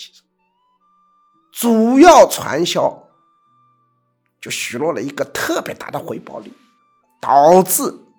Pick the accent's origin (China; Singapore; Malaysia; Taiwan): China